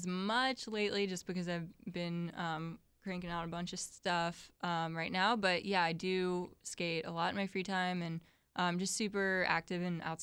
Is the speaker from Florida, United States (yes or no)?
yes; Ocala, Florida, United States; also born or lived in St. Augustine; now in Volano, United States; I'm from Ocala, originally.